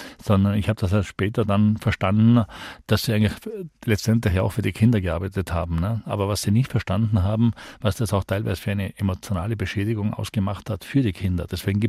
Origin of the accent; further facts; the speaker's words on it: Tyrol, Austria; Und je öfter ich von meiner Heimat weggereist bin, umso öfter habe ich gesehen, wie sich in Tirol durch den Massentourismus ein Wandel vollzieht